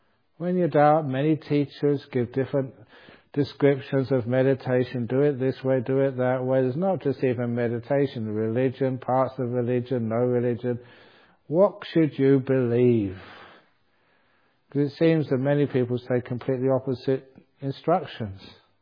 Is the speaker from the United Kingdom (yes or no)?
yes; England, United Kingdom; when some of these Scotsmen, they say they know I'm an English, and sometimes they say this with some exaggeration, I'm sure.